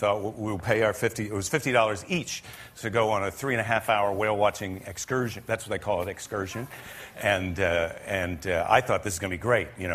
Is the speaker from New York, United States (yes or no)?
no; Iowa, United States; because I'm from the Midwest, I'm from Iowa, where whale watching was not on the menu.